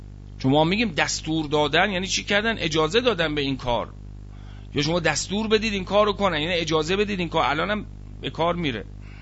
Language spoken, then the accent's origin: Persian; Iran; ما مال ایرانیم